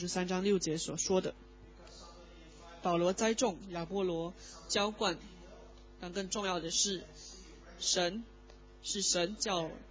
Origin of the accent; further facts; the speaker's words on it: Singapore; 因为我不会说中文，那我在香港不会说广东话，不会说中文，就搭的士会比较困难一点，所以我就请这一位也是从新加坡来的华人和我一起去。